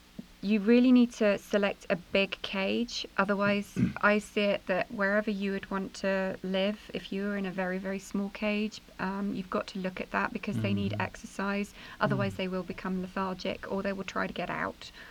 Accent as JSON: {"language": "English", "region": "England", "country": "United Kingdom", "said": "I'm obviously English"}